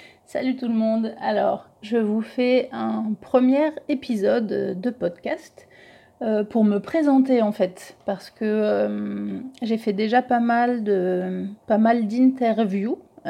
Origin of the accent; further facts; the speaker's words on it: Grand Est, France; also born or lived in Paris; on en a eu marre de Paris parce qu'on n'est pas originaire de Paris ni l'un ni l'autre en fait. Moi je suis originaire des Ardennes